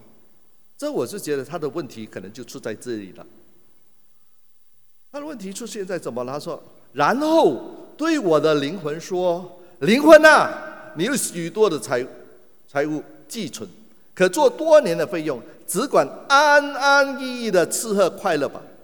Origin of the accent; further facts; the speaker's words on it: Malaysia; 一些弟兄姐妹知道我是从马来西亚来的哈，我们也是四维啊，我们四维的。